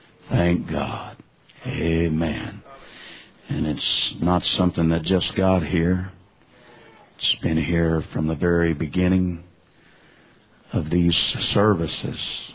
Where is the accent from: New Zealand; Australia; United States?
United States; Kansas; I want everybody to know I'm from Kansas too.